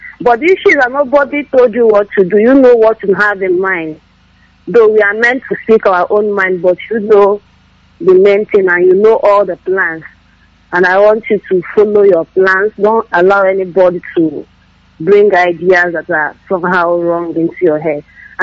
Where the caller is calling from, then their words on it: Enugu, Enugu State, Nigeria; I'm coming from Enugu.